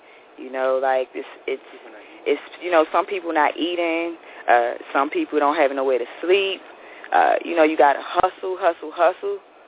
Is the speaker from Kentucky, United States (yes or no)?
no; Washington, District of Columbia, United States; I mean, I grew up in Northeast D.C., you know, so I got stories for, like, forever to tell, you know.